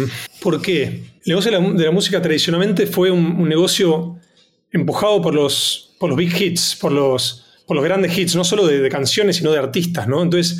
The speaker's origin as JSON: {"language": "Spanish", "region": "Buenos Aires", "country": "Argentina", "tie": "born or raised there", "said": "Yo soy, bueno, nací y crecí en Buenos Aires, Argentina."}